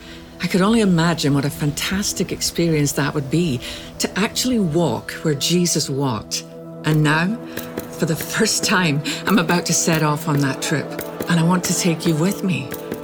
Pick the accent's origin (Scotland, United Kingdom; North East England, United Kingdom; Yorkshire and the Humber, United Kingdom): Scotland, United Kingdom; since I was a child growing up in Scotland.